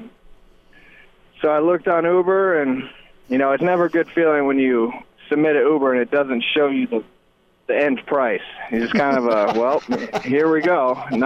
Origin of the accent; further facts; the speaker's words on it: Nebraska, United States; It's kind of, you know, where I come from. And, you know, growing up in Nebraska, I feel that's how a lot of Nebraska guys are.